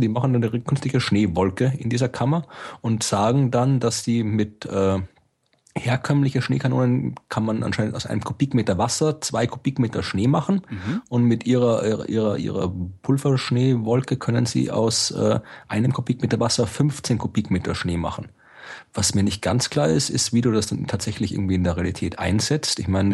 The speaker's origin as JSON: {"language": "German", "country": "Austria", "said": "Ja, also ich bin Österreicher, wir können alle Skifahren."}